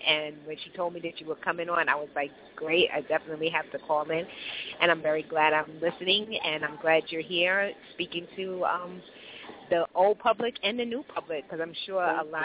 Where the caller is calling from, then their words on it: New York City, New York, United States; Hi, this is … I'm calling from New York City.